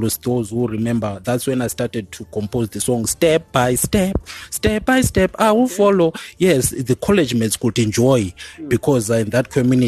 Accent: Gweru, Midlands, Zimbabwe; born there; I was born in Gweru, 1984, and I was raised by my granny, my grandmother.

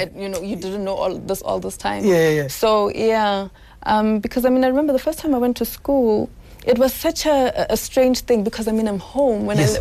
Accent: Lenasia, Gauteng, South Africa; so I grew up in Lens for most of my life, and it was quite a mixed community.

